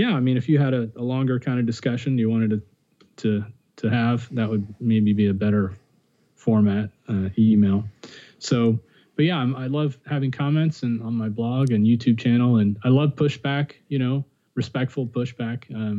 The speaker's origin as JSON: {"language": "English", "region": "Florida", "country": "United States", "tie": "born or raised there", "said": "I grew up in Florida, so I'm even, you know, more ignorant of hockey"}